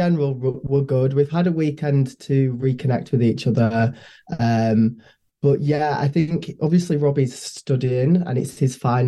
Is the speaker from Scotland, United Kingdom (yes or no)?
no; Yorkshire and the Humber, United Kingdom; I'm from Yorkshire.